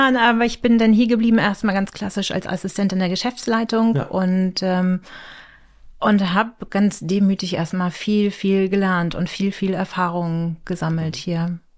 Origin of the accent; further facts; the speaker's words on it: Schleswig-Holstein, Germany; ich bin noch nicht in Flensburg aufgewachsen, sondern auf dem Dorf, wo der Bus dran vorbeifährt, so ungefähr.